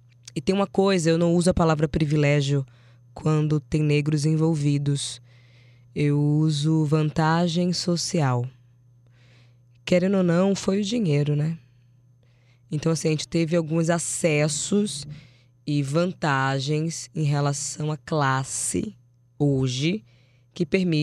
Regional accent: Salvador, Bahia, Brazil; Eu sou do Nordeste de Amaralina e Salvador.

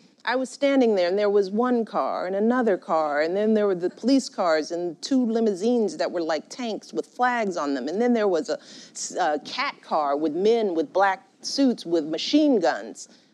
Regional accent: Chicago, Illinois, United States; I grew up in Chicago, rough and tumble politics

